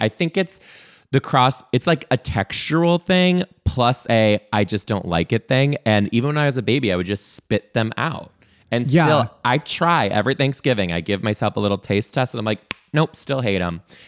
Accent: Detroit, Michigan, United States; now in Seattle, United States; Oh, it's taking an adjustment. I'm originally from Detroit. So like when I moved here, I realized that like I'm a little too hard for these people.

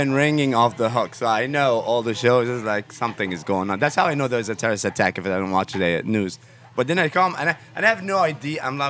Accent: Egypt; also born or lived in Kuwait; I was born in Kuwait and grew up in Egypt a little bit.

